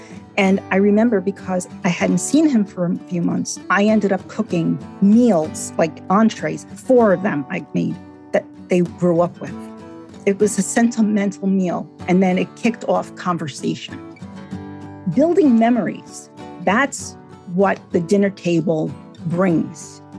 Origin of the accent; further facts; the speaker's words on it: Bronx, New York, United States; born and raised in the Bronx, Morris Park Avenue, raised my family in Pelham Bay.